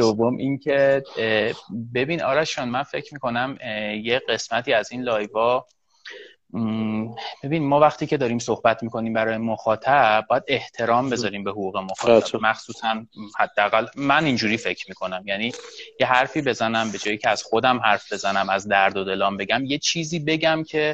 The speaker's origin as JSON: {"language": "Persian", "town": "Tehran", "region": "Tehran Province", "country": "Iran", "tie": "born there", "said": "من متولد تهرانم، اصلیتم حالا پدر اصفهانی بودند و 1367 به دنیا آمدم، اسفند 67."}